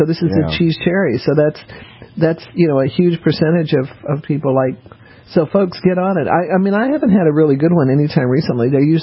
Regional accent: New Orleans, Louisiana, United States; born there; I was born in New Orleans, so I was just kidding.

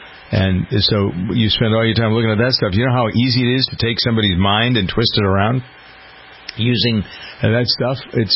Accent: Framingham, Massachusetts, United States; Framingham is my hometown, and a lot different than where Ken is down in sunny Florida.

